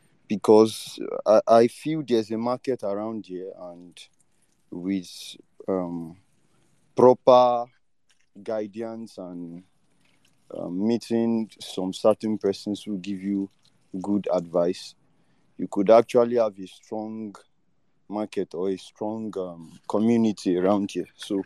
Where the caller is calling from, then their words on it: Nigeria; I'm speaking from Nigeria, by the way.